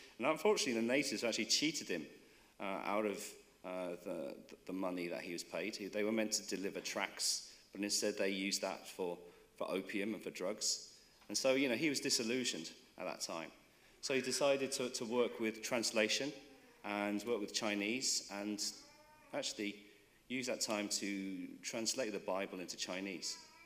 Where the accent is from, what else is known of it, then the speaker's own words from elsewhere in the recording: London, United Kingdom; also born or lived in Nepal; now in Nærbø, Norway; I'm from Britain. I was born in London, and I came over to Norway around 1993, and that's a very long time for some of us.